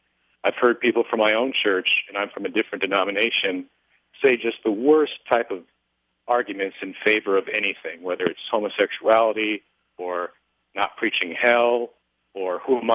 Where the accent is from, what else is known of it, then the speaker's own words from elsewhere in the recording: Marathon, Florida, United States; I'm from the Florida Keys, Marathon, Florida.